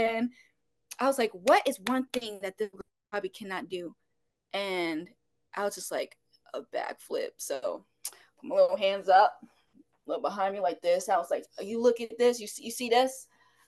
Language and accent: English; Baltimore, Maryland, United States; Well, I'm from Baltimore, Maryland. I'm 18.